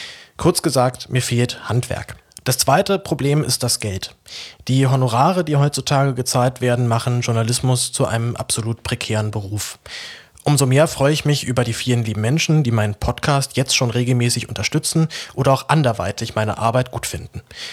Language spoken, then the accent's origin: German; Berlin, Germany; ich bin 27 Jahre alt, geboren und aufgewachsen in Berlin